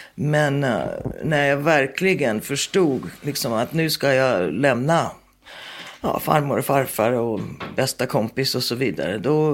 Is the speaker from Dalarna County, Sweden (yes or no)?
no; Stockholm, Stockholm County, Sweden; Jag föddes i Sverige, i Stockholm. Bodde i Hässelby med en ensamstående mamma som jobbade väldigt, väldigt hårt.